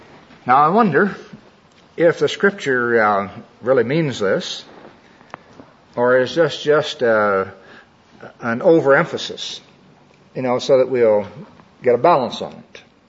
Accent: Missouri, United States; My home state is Missouri. And we always had a cow around that I used to milk when I was growing up.

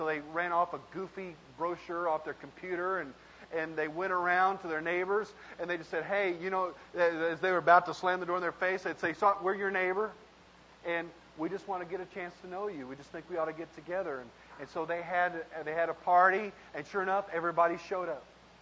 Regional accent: Texas, United States; You know, I grew up in West Texas.

